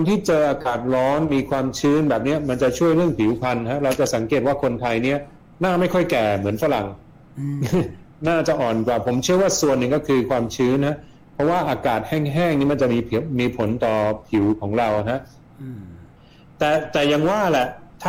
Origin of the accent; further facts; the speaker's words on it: Sweden; Thai is a second language; now in Thailand; ผมเป็นคนสวีเดนนะ